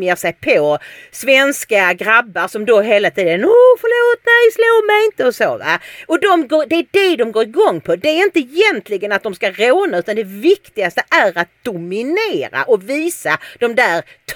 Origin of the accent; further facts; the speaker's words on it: Sweden; de tillåter inte oss svenskar att säga att vi är svenskar